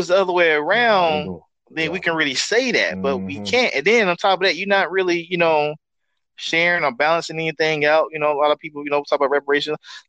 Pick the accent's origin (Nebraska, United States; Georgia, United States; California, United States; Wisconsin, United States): California, United States; I grew up in California for a short period of time.